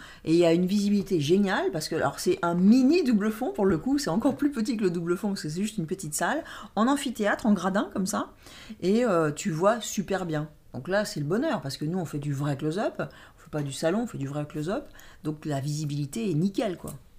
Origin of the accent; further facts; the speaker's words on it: France; ils voient qu'on est français